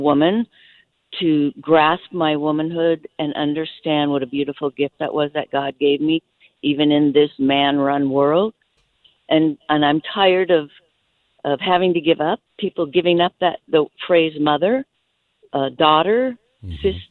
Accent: California, United States; from California.

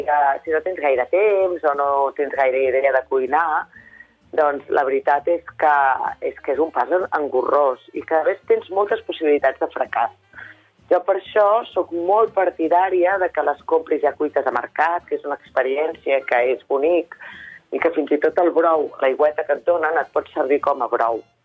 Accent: Catalonia, Spain; Jo soc del Vallès Oriental i allà la mongeta del Ganxet hi ha veneració

